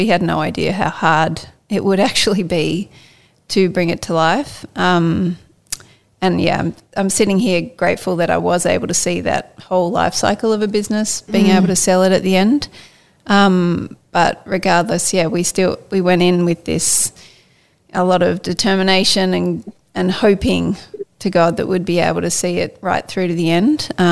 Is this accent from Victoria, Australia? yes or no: yes; Melbourne, Victoria, Australia; now in Sydney, Australia; both living in Sydney, and I'm from Melbourne